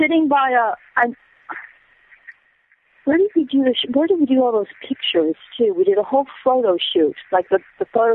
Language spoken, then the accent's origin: English; Whitefish Bay, Wisconsin, United States; also born or lived in Milwaukee, Wisconsin; I was born in Milwaukee, Wisconsin, and I grew up in Whitefish Bay, Wisconsin.